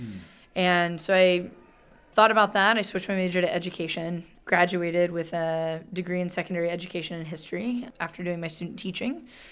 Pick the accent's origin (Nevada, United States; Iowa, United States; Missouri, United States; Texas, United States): Missouri, United States; Kansas City; So I grew up in Kansas City, Missouri, with two public school teachers.